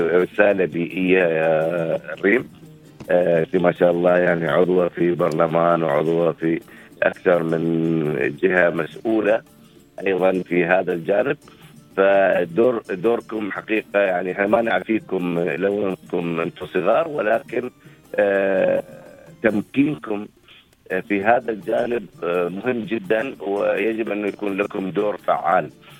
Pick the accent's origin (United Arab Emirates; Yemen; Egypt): United Arab Emirates; لما نقول إحنا أنا إماراتي، طيب أنا إماراتي بشو؟